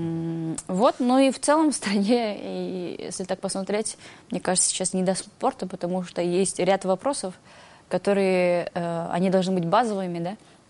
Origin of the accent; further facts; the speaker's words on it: Kyrgyzstan; born there; И я считаю, что мне очень сильно повезло, что я родилась в Кыргызстане.